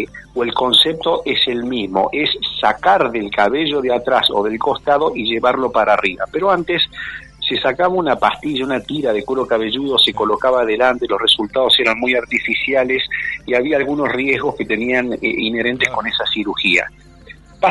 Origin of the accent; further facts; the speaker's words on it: Córdoba, Argentina; moved away as an adult; now in Buenos Aires, Argentina; yo soy cordobés y entonces estudié en Córdoba, 23 años me recibí de médico, me vine a Buenos Aires en principio para hacer cirugía general